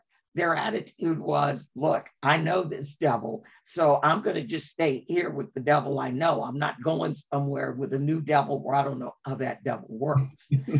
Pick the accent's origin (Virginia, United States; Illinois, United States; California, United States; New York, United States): Illinois, United States; Maywood; And again, I'm from Maywood, Illinois. I'm from Fred Hampton's hometown. Fred Hampton dated my cousin.